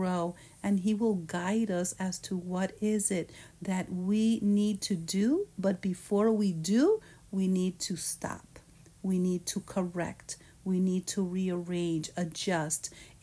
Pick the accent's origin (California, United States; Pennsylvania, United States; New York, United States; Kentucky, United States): New York, United States; born there; I was born in New York and I lived there many, many years.